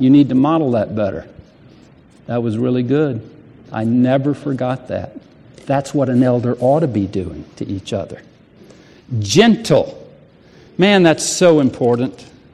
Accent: the South, United States; I was raised in the South as a teetotaler.

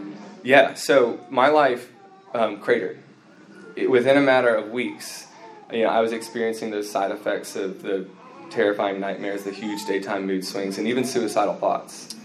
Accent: United States; I'm from America, obviously. I felt like I wanted to come back and work here as a missionary.

